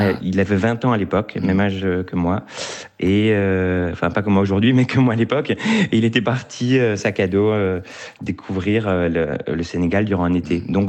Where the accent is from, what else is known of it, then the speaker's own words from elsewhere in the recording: Grand Est, France; born there; Moi, je suis alsacien de naissance.